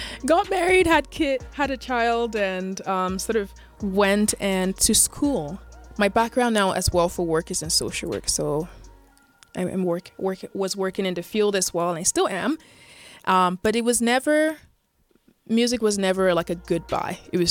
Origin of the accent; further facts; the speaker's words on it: Nigeria; As a Nigerian woman, that's not something you're typically raised to talk about.